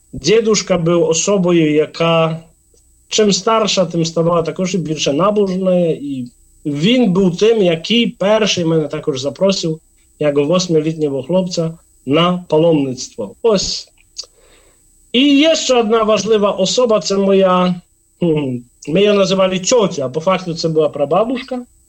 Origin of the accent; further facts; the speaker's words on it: Poland; Ukrainian is a second language; Я поляк, родився в Польщі